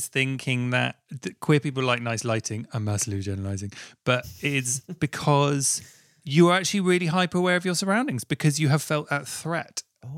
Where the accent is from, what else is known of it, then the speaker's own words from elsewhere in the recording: Southfields, London, United Kingdom; yeah, I grew up in Southfields next to Wimbledon.